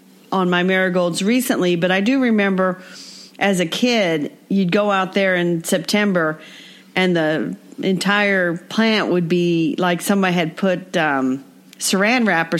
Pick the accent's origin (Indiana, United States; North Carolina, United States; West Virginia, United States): Indiana, United States; Indianapolis; from Indianapolis.